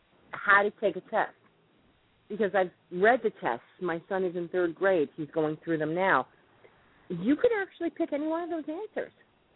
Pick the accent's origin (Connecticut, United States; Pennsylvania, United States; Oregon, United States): Connecticut, United States; Okay, so you grew up down here. I grew up in Connecticut.